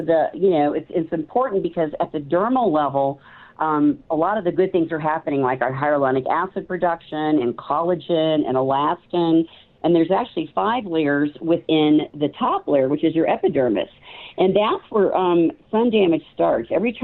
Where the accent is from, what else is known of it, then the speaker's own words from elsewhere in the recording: Midwest, United States; moved away as an adult; So I personally, my husband and I moved out here from the Midwest about 8 years ago.